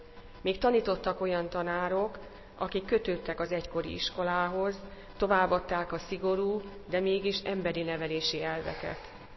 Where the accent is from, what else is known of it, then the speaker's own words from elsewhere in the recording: Debrecen, Hajdú-Bihar, Hungary; Debrecenben születtem, a Civis városrészben nevelkedtem. A református gondolkodás, erkölcs természetes módon volt neveltetésem része.